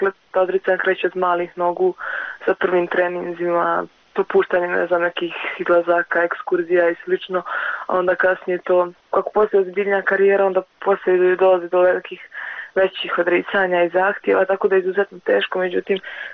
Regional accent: Berkovići, Republika Srpska, Bosnia & Herzegovina; now in Sarajevo, Bosnia and Herzegovina; ja sam dakle iz Berkovića, jednu godinu sam provela u Trebinju i nakon dvije i pol godine sam došla u Sarajevo.

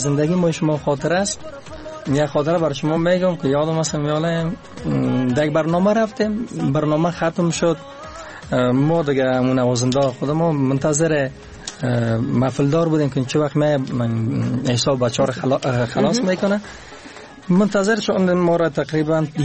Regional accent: Kabul, Afghanistan; born there; تولد خودم زاده کابل هستیم قبلگاه صاحب همچنان دیگه اصلا ما از ولایت لوگر هستیم.

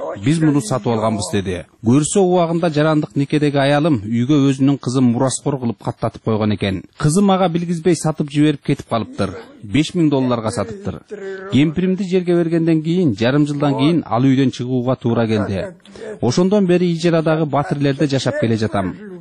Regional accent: Karakol, Issyk-Kul Region, Kyrgyzstan; born or raised there

